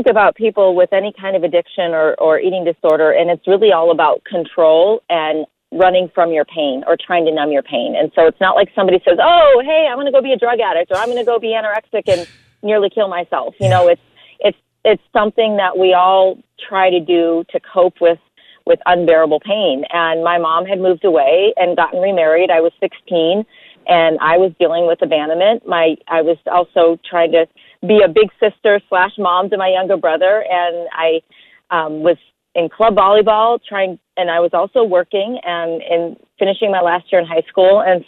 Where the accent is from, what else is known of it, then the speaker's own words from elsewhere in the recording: Illinois, United States; athlete growing up in the cornfields of a small town outside of Chicago. So acting wasn't cool back where I was raised in Chicago.